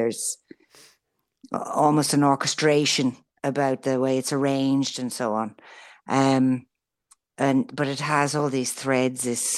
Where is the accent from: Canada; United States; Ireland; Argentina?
Ireland; Arklow, Leinster; And then there's a song on there called … which just happens to be my hometown